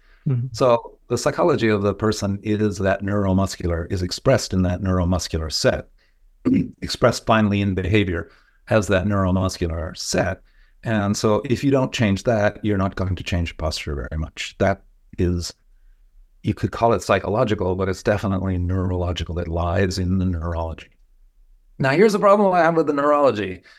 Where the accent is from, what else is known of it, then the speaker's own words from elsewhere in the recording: New England, United States; and I grew up in New England.